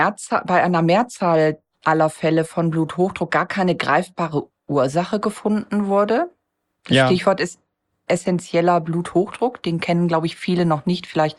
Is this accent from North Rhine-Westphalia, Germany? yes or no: no; Hamburg, Germany; Wir kommen beide aus Hamburg.